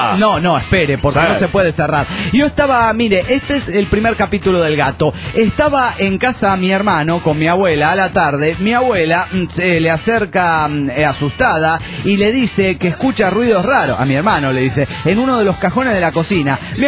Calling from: Toluca, State of Mexico, Mexico; desde Toluca, México.

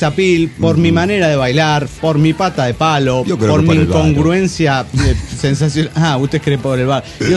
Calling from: Mexico; del Mal de Infiernillo, México.

